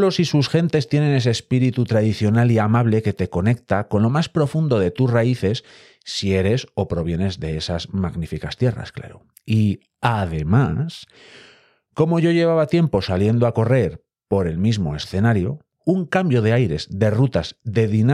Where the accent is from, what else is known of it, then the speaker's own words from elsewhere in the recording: Castile and León, Spain; Y tened en cuenta que en León, al frío, le llamamos fresco. Bueno, cosas nuestras, cosas de por aquí, de estas gentes.